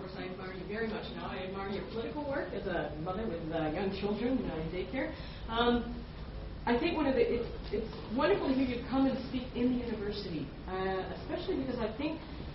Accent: Victoria, British Columbia, Canada; I grew up in Victoria, where you wouldn't hear words French spoken on the street from one year to the next

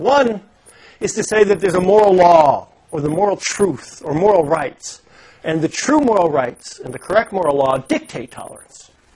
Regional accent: Buffalo, New York, United States; I grew up in Buffalo, and most of us didn't learn English.

